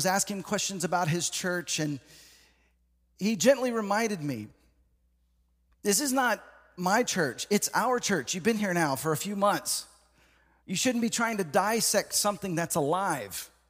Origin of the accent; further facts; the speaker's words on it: Texas, United States; also born or lived in Seattle; So I grew up in Texas, and we had high hopes moving to Seattle to help plant a church, me and my wife, newlyweds, going to a place we'd never been before.